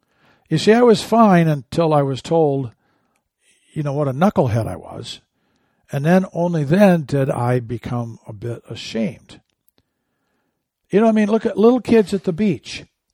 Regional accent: Michigan, United States; I grew up in Michigan. I guess you know that by now.

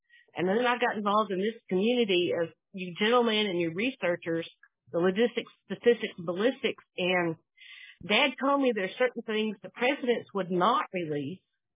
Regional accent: Jacksonville, Florida, United States; born there; when I was born in Jacksonville, Florida in 1960.

